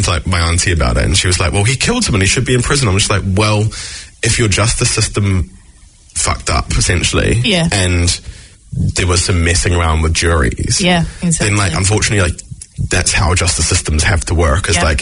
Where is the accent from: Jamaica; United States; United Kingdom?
Jamaica; as proud as I am as a Jamaican